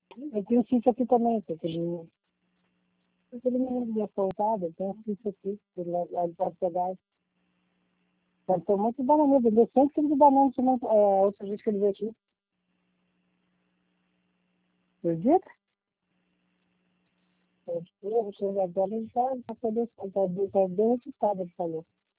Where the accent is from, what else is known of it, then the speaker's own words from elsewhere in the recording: Rio Bonito, Rio de Janeiro, Brazil; Eu não sou de Maricá, não, amor. Sou de Rio Bonito.